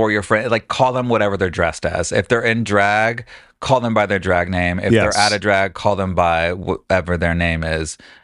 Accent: Anna Maria Island, Florida, United States; I'm from Anna Maria Island, Florida, which is on the Gulf Coast, it's a tiny little beautiful island.

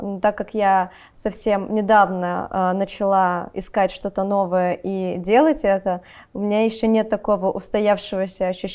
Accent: Glazov, Udmurtia, Russia; Да, я из Глазова, мой отец из Глазова, мама переехала в Глазов из Подмосковья, и детство прошло...

